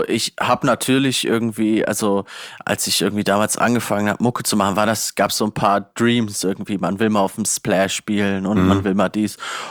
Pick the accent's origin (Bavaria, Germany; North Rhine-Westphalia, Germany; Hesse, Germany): Hesse, Germany; das lag bei uns in Nordhessen irgendwie in jeder Postfiliale und jeder Bankfiliale irgendwie.